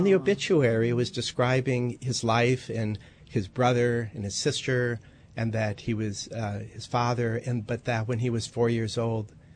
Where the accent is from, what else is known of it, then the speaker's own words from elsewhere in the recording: Waterloo, Iowa, United States; So when I was a child growing up in Waterloo, Iowa, I lived across the street from a bully.